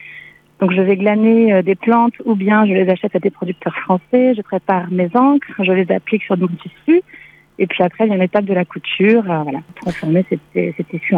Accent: Provence-Alpes-Côte d'Azur, France; Moi, j'ai été élevée en Provence, donc en entourée de plantes, de végétaux de toutes sortes, aromatiques, tinctoriales, alimentaires.

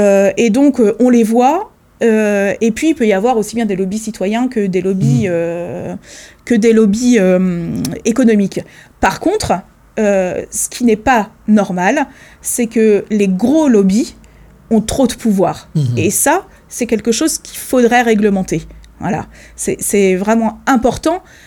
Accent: Pontivy, Brittany, France; Moi, je viens de Pontivy

